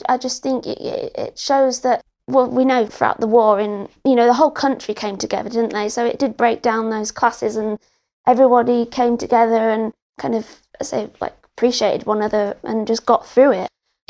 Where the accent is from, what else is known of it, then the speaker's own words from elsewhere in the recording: New York, United States; I'm from New York originally